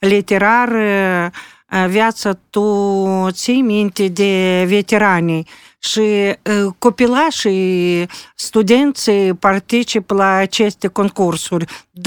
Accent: Moldova; Pentru că noi suntem moldoveni, noi locuim în Republica Moldova

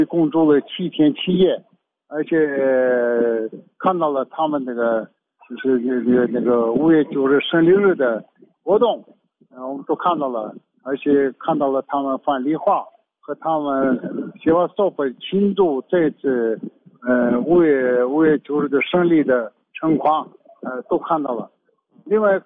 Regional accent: China; 问我们是从哪来的，又是当然就是从中国来的

